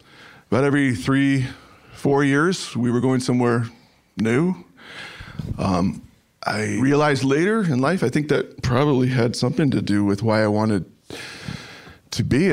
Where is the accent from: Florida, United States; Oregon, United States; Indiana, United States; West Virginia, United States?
Indiana, United States; Indianapolis; born there; I was born in Indianapolis, Indiana, the year of our Lord, 1960.